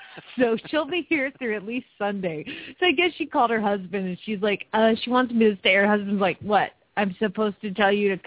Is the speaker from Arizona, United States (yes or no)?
yes; Phoenix, Arizona, United States; from Phoenix, Arizona.